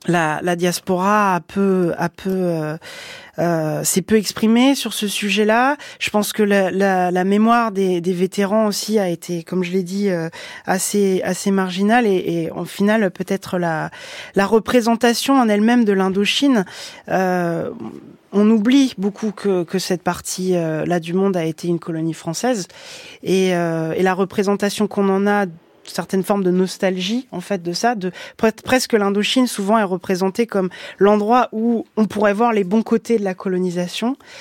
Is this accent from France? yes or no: yes; France; also born or lived in Vietnam; pour avoir vécu en tant que Français et métis même au Vietnam pendant 6 ans